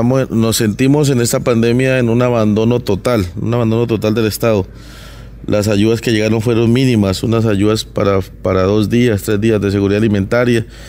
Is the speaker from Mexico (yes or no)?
no; Colombia; que nos cuidemos como colombianos